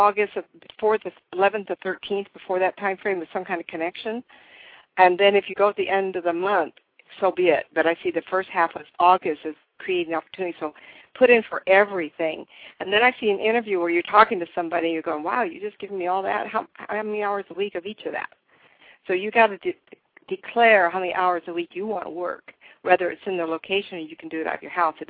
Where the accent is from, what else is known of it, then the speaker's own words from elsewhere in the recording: California, United States; I'm originally from California.